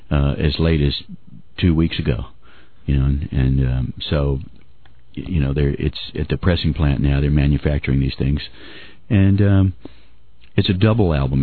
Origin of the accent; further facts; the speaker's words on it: Linden, Texas, United States; No, I grew up in Linden, which is 13 miles from Atlanta. They're both in the same county.